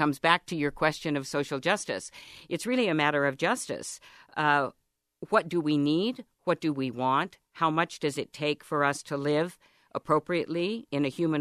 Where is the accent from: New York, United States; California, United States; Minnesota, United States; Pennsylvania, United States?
California, United States; I come from California, so we're experiencing quite a drought, and we have to reduce our water consumption.